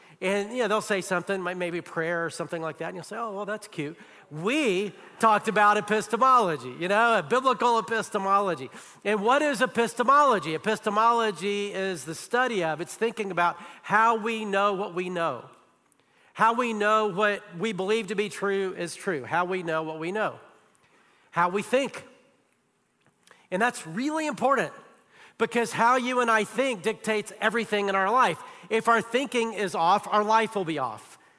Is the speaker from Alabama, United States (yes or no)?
yes; Huntsville, Alabama, United States; I grew up in Huntsville, Alabama